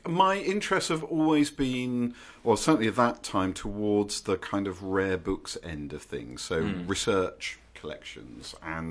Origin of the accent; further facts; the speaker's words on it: Deal, South East England, United Kingdom; the public library in my hometown in Deal in Kent a lot